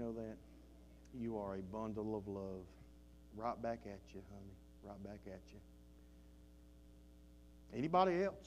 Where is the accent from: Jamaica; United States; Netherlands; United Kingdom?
United States; the South; accent: southern; That's probably my southern little accent I have here